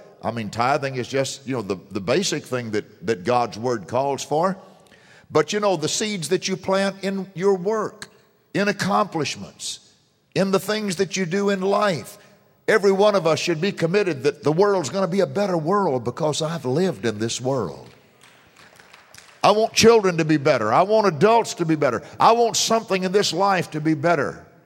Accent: United States; let me tell you something, that I'm an American, so I'll put myself in the circle.

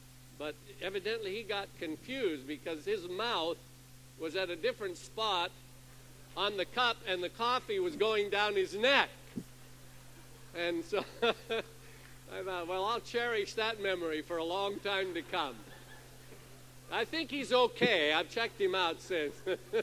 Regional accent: Washington, United States; She was from Wisconsin and I was from Washington State.

